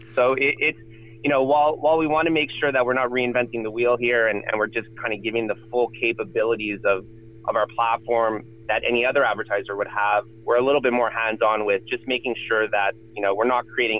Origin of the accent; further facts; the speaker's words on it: Montreal, Quebec, Canada; I'm originally from Montreal